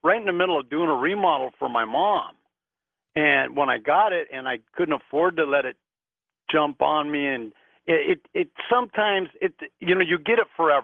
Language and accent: English; La Puente, California, United States; I grew up in La Puente, California. And we used to go to Huntington Beach every summer.